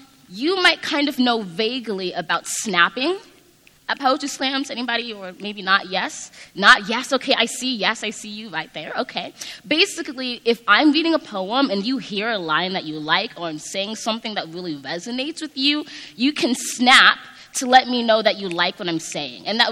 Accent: Los Angeles, California, United States; now in Boston, United States; I'm from Los Angeles, California

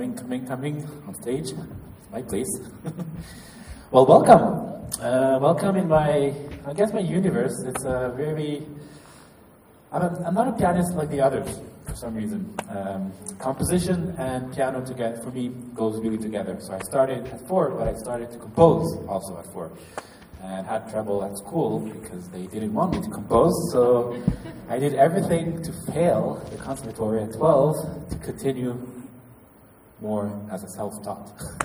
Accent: France; accent: French; English is a second language; sorry, my French accent, Terry.

